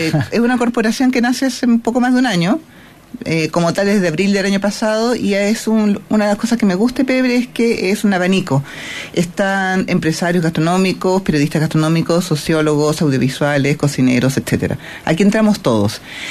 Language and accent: Spanish; Peru; now in Chile; Soy peruana, sí.